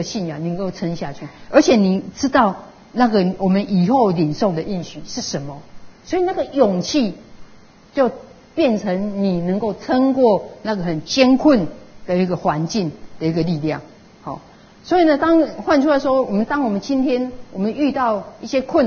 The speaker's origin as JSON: {"language": "Chinese", "region": "Kaohsiung", "country": "Taiwan", "lives_now": "Taipei, Taiwan", "said": "包括我是从高雄移民来的，我是高雄因为工作"}